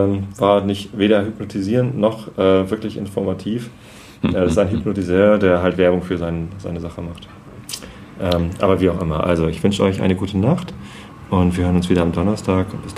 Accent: Wistedt, Lower Saxony, Germany; Ich bin jetzt wieder in Tosted, okay. Also in der Samtgemeinde Tosted. Ich bin aufgewachsen in Wisting, Samtgemeinde Tosted. Bin in Tosted zur Schule gegangen und wohne jetzt in Karkensdorf, Samtgemeinde Tosted.

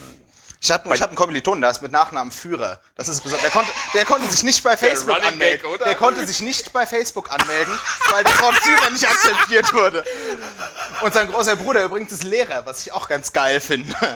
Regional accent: Frankfurt, Hesse, Germany; Ich komme aus dem Wahlbezirk, erinnere mich nicht dran.

